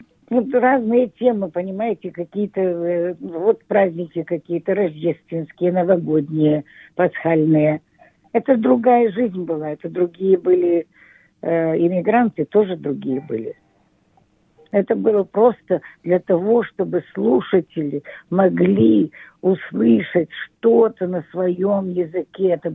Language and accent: Russian; Shanghai, China; also born or lived in Harbin; и мы из Китая, из Шанхая, из Харбина.